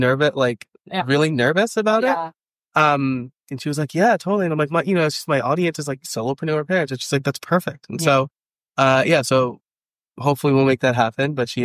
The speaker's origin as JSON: {"language": "English", "region": "New York", "country": "United States", "accent": "New York", "said": "It was mostly because my New York accent comes out sometimes."}